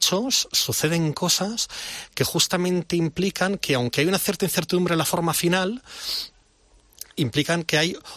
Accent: Galicia, Spain; yo soy gallego y siempre pienso

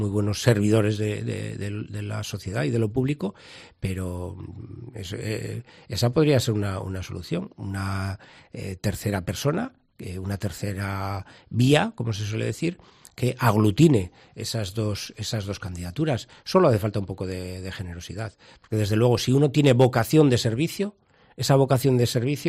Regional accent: La Rioja, Spain; Yo he sido concejal de mi pueblo, he sido consejero, soy diputado, he sido senador. Allí donde he estado he procurado cumplir con mi misión, que es servir a los riojanos, servir a mi comunidad, a mi país, a mi pueblo, que es por donde empecé.

